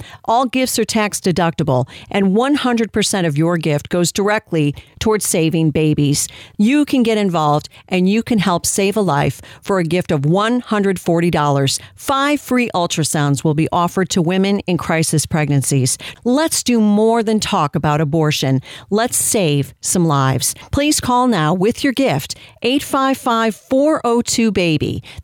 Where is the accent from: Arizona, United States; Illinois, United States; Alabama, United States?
Illinois, United States; I can't. I'm from Illinois. I can't name one.